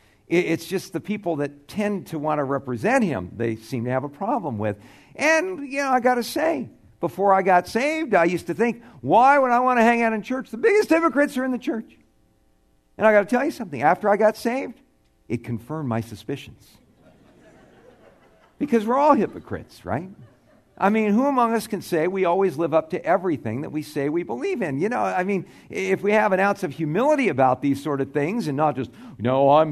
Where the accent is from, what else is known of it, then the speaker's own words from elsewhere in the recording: Tucson, Arizona, United States; hey, I'm from Tucson, Arizona. I don't even live here, but I'm here as fellowship.